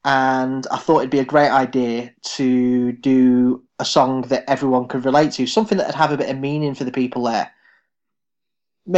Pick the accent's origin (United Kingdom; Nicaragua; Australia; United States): United Kingdom; Manchester, North West England; So I'm from Manchester. I'm 40 this year.